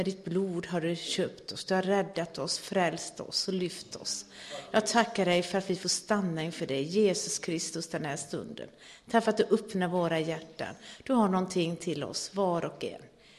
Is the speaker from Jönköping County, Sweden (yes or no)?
no; Gothenburg, Västra Götaland County, Sweden; Och jag är ju uppvuxen i Göteborg och där har vi ju Sveriges största nöjesplats